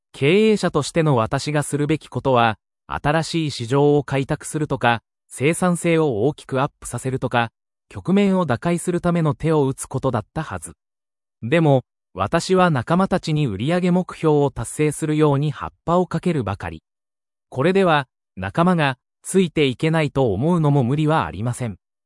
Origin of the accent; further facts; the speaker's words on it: South Korea; moved away as an adult; now in Japan; 私は韓国出身で、日本にできた国際大学への進学をきっかけに、日本でのビジネスに関心を持つようになりました。